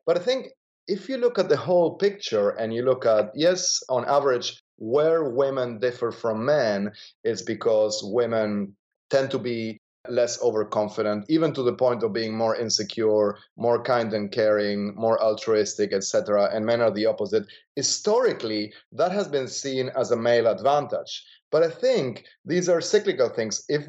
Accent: Argentina; I grew up in Argentina

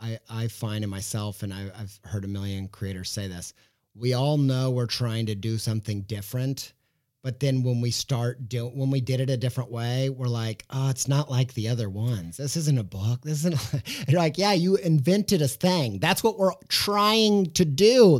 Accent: Whiteland, Indiana, United States; because I grew up in Whiteland, Indiana. I didn't grow up reading poetry.

